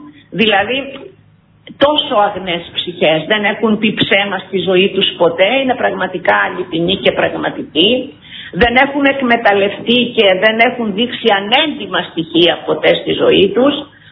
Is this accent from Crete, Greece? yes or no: no; Karditsa, Thessaly, Greece; now in Damoulianata, Greece; που λένε στην πατρίδα μου, στην καρδίτσα.